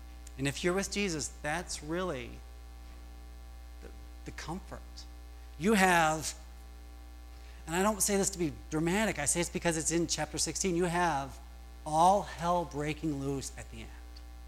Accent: Toledo, Ohio, United States; My pastor growing up in Toledo, Ohio, was blind at the end of his life.

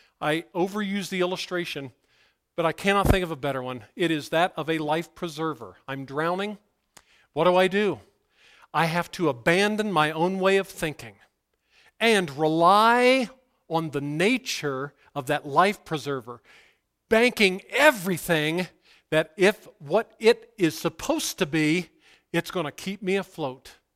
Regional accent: Ohio, United States; Where I grew up in Meigs County, Ohio

